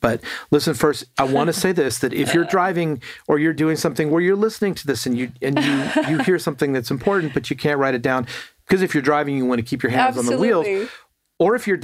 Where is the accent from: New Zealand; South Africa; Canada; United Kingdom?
South Africa; now in United States; I grew up in South Africa.